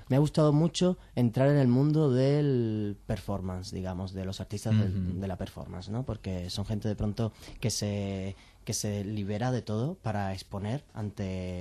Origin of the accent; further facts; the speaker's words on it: Cuba; es que yo soy un actor cubano